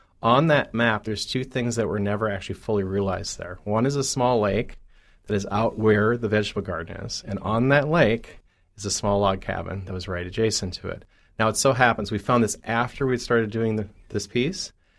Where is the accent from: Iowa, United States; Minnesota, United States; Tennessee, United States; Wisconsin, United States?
Minnesota, United States; and I'm originally from Minnesota, so I will do things like this.